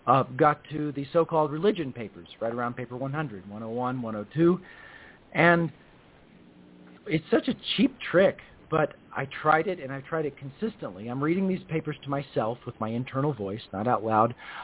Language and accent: English; American South, United States; I grew up in the American South in the 1980s. There's a lot that goes along